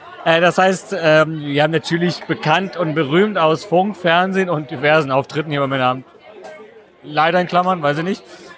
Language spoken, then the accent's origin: German; North Rhine-Westphalia, Germany; wie die Leute im Ruhrgebiet aus meiner Heimat sagen